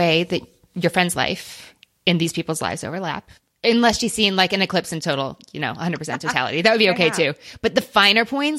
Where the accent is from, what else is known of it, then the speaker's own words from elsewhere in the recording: Alabama, United States; from Alabama.